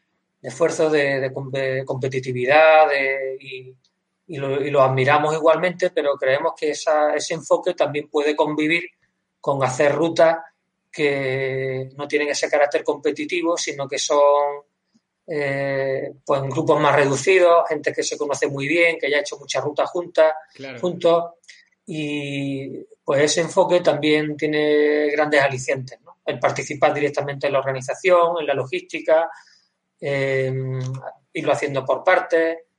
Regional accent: Granada, Andalusia, Spain; Yo soy de Granada, pero mi padre era de Grazalema.

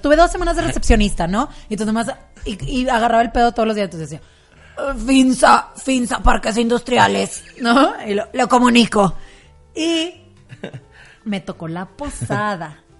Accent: Monterrey, Nuevo León, Mexico; He fallado como regiomontana, perdónenme.

